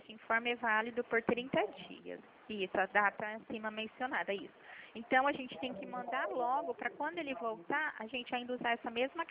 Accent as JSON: {"language": "Portuguese", "town": "Pirassununga", "region": "São Paulo", "country": "Brazil", "said": "Eu sou aqui de Pirassununga"}